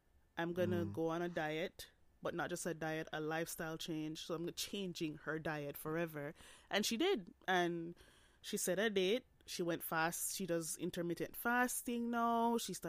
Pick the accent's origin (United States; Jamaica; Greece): Jamaica; now in Canada; I grew up in Jamaica, not to say that Jamaica does not have gyms.